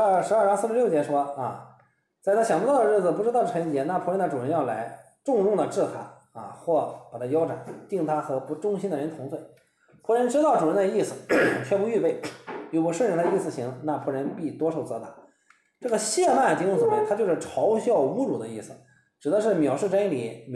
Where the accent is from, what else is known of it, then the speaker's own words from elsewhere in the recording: China; 他跟我们中国人是不一样的哈。